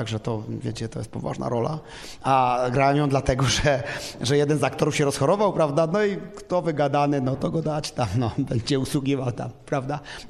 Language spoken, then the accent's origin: Polish; Limanowa, Lesser Poland, Poland; born there; also born or lived in Silesia; W Limanowej się urodziłem, prawda? No większość życia spędziłem na Śląsku